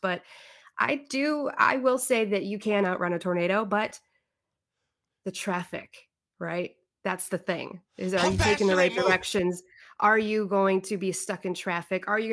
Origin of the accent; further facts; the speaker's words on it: Naperville, Illinois, United States; I grew up in a suburb of Chicago. It was like a southwest suburb, Naperville, Downers Grove area.